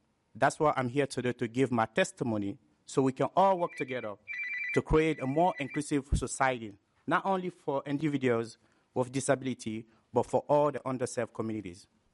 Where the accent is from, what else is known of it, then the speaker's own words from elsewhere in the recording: Conakry, Guinea; now in United States; Growing up in Guinea-Conakry, which is a country in West Africa, I witnessed firsthand how people with disability are often marginalized and treated as second-class citizens.